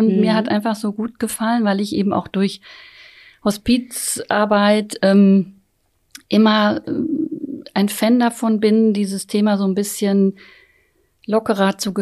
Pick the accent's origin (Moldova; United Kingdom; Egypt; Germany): Germany; Iserlohn, North Rhine-Westphalia; Ich komme jetzt aus Iserlohn, und da ist eben, da ist es noch kleiner, ein bisschen familiärer in manchen Dingen.